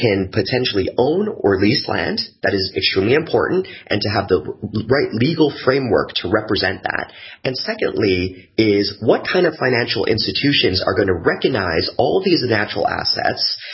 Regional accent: Canada; I'm Canadian. I have Vietnamese background. I'm of Vietnamese descent.

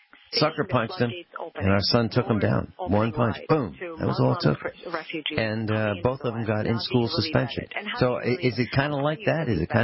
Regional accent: Virginia, United States; now in Missouri, United States; I mean, these farm boys in Missouri, we came from Virginia, and he didn't know anybody here, and the farm boys in Missouri were just brutal on him.

